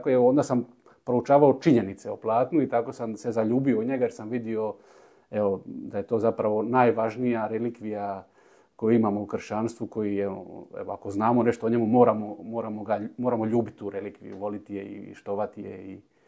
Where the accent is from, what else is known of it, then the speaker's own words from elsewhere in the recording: Split, Split-Dalmatia County, Croatia; also born or lived in North Macedonia; A rodom sam iz Splita.